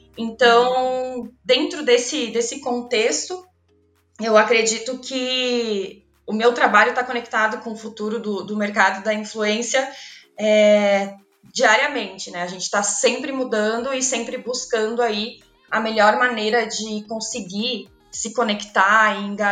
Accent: Rio Grande do Sul, Brazil; now in São Paulo, Brazil; eu sou gaúcha, mas moro em São Paulo.

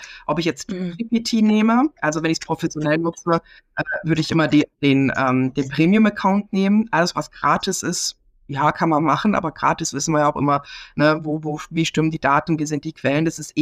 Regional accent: Baden-Württemberg, Germany; Ich bin im Schwarzwald aufgewachsen, ich liebe Bäume.

